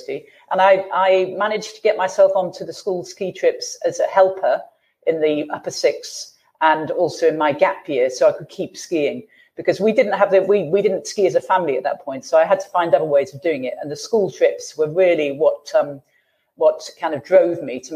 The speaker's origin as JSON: {"language": "English", "region": "North West England", "country": "United Kingdom", "said": "I came from Cheshire"}